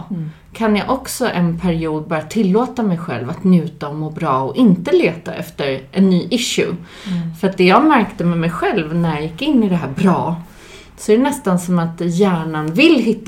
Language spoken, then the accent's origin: Swedish; Östersund, Jämtland County, Sweden; moved away as an adult; Nej, men jag är uppvuxen på Frösön, uppe i Östersund, Jämtland. Och flyttade därifrån ganska tidigt, direkt efter gymnasiet.